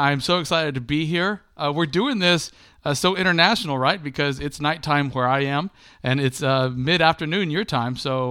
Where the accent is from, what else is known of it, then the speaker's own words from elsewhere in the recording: Texas, United States; now in Barcelona, Spain; every day when I used to live in Texas, by the way, I'm Texan. When I used to live in Texas, we'd watch the weather, right?